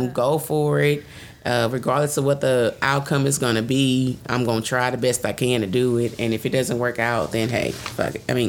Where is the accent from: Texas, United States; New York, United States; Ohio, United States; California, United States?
Texas, United States; Beaumont; where I'm from Beaumont, but it's like Beaumont, they always say it's like a hybrid of like Texas and Beaumont. I mean, Texas and Louisiana.